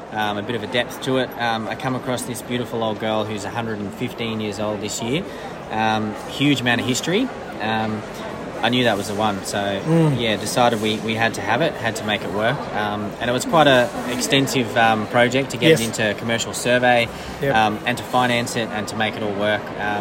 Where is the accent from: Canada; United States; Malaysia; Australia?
Australia; Queensland; my mob's Karareg mob up in the Torres Straits there. Born and raised on Kabi Kabi country, or Gubbi Gubbi country, down here on the Sunshine Coast.